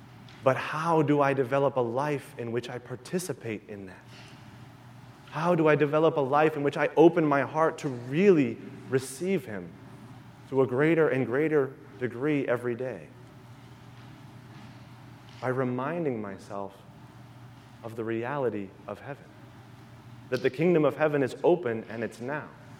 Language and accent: English; Ireland; And it's a blessing for me, as an Irishman